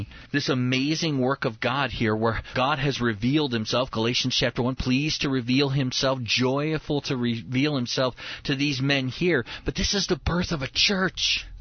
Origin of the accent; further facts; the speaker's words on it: Midwest, United States; I'm from the Midwest. We have tornadoes. We don't have hurricanes.